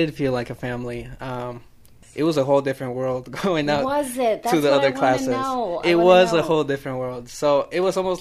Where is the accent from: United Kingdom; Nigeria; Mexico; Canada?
Mexico; El Carrizalito, Guanajuato; I was born on October 4th, 1994, in a small town called El Carrizalito. That's in the state of Guanajuato, in the city of Irapuato.